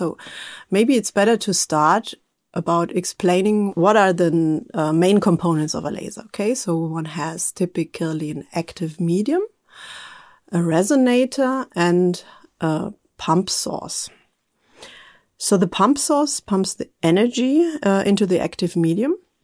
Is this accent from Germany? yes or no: yes; Munich, Bavaria, Germany; now in Graz, Austria; And I'm originally from Bavaria, from Munich.